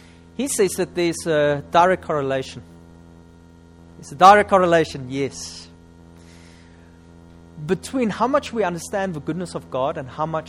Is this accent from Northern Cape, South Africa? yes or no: yes; Upington, Northern Cape, South Africa; I'm from Upington. It's close to the Namib Desert. There's nothing there.